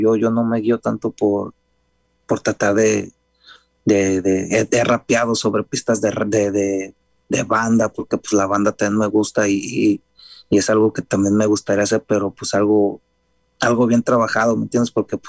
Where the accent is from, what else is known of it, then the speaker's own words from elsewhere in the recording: Guadalajara, Jalisco, Mexico; Por eso soy de Guadalajara, tengo algo con mariachi